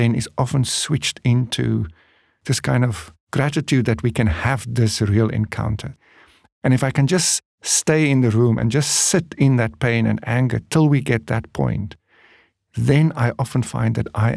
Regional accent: South Africa; I come home in my humanity as a South African … you know, when I face these huge collective historical issues.

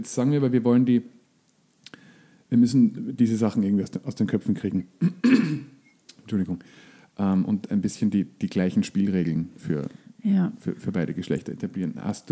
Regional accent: Graz, Styria, Austria; das ist ja liberal und ich komme aus Graz und das ist das nicht so oft.

